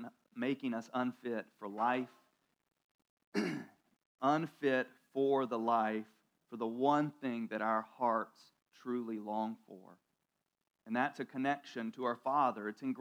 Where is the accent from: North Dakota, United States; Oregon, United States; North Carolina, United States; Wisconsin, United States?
North Carolina, United States; I grew up in church, I grew up in Central North Carolina